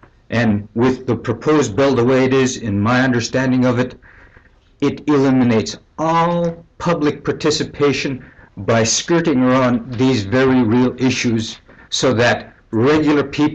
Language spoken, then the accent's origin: English; Unalakleet, Alaska, United States; from Unalakleet, Alaska.